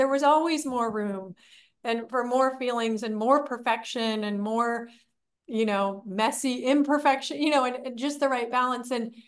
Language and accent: English; California, United States; I knew her in high school as the comic artist in the free paper in the Bay Area where I grew up in California